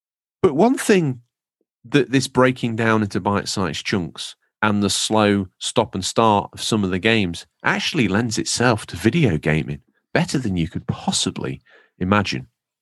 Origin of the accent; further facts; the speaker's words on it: England, United Kingdom; moved away as an adult; now in New York, United States; as an Englishman now living in New York, I find American sports absolutely fascinating.